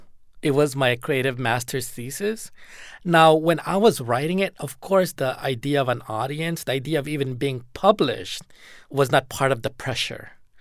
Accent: Philippines; also born or lived in Hawaii; I grew up in the Philippines, which was colonized by the U.S.

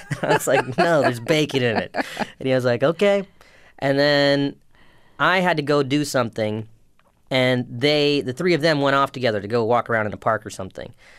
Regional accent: South Carolina, United States; I grew up in South Carolina, so it was kind of hard to participate in the religion because there was no mosque or anything like that.

